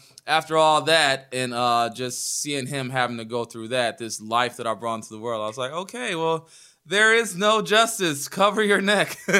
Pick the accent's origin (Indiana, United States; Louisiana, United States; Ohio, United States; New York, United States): Ohio, United States; Cleveland; growing up in Cleveland. I grew up on the east side in the shittier parts that everybody drives fast through.